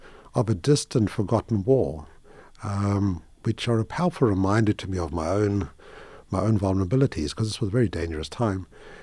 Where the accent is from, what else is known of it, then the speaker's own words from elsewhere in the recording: South Africa; Well, I grew up in South Africa.